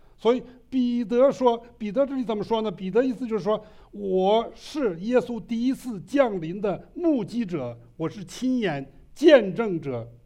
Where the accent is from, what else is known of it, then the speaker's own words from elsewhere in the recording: China; 其实我们中国人省了一辈子，这批人都是在文化革命期间长大的。当时我记得出国的时候，我大学毕业的时候，1975年，